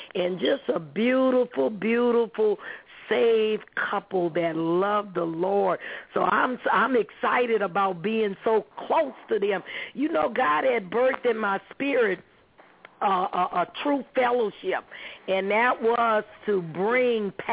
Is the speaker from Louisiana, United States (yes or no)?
yes; New Orleans, Louisiana, United States; I'm from New Orleans